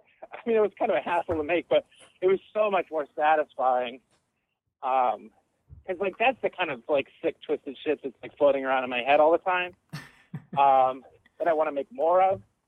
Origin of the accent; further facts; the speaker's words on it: Denver, Colorado, United States; And so I'm from Denver too